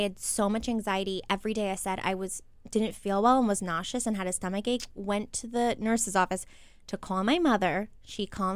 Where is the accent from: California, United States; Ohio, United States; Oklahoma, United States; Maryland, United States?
Maryland, United States; We're all from Maryland, and so we were like, let's have a, quote, reunion